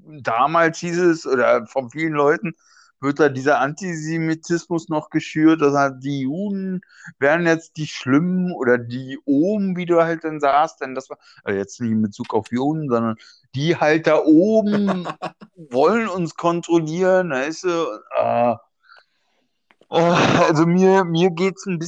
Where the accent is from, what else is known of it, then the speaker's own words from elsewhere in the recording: East Germany, Germany; Ja, aber ich komme ja selber auch aus der DDR.